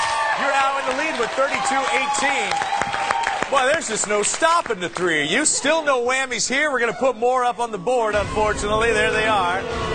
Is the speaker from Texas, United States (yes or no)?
no; St. Louis, Missouri, United States; from St. Louis, my hometown.